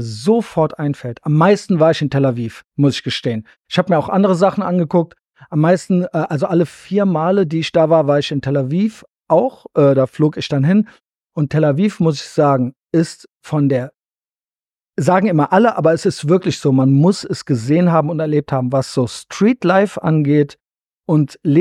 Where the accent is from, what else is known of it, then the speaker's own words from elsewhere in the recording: Germany; Und natürlich komme ich aus Deutschland, das spielt auch eine große Rolle.